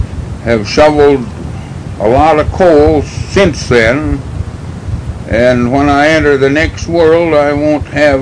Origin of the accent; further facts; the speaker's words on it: St. Mary's Township, Minnesota, United States; And I grew up in St. Mary's Township, Waseca County. Lived in the county all my life.